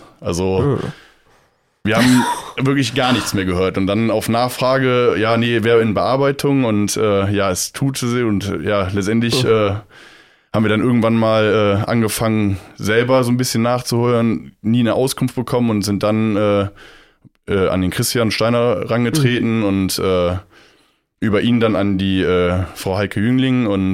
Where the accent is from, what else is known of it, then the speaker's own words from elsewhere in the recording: Germany; Also ich komme gebürtig auch aus Scheele-Wahohn.